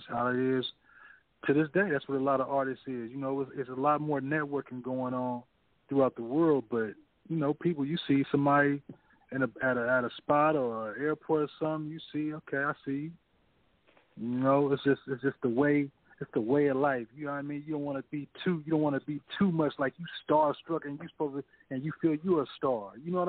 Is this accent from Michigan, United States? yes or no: no; California, United States; It's like, you know, I'm from the Bay, you from the Bay.